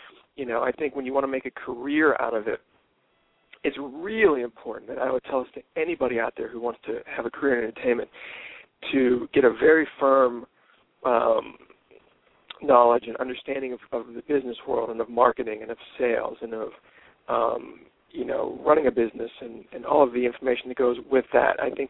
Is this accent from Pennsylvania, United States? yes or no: yes; Pittsburgh, Pennsylvania, United States; now in Los Angeles, United States; I'm from Pittsburgh.